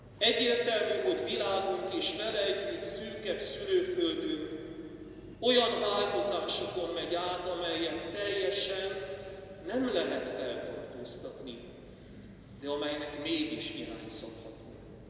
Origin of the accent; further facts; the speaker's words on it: Arad, Arad County, Romania; Arad szülővárosunk vallási és nemzeti szempontból is szorvány.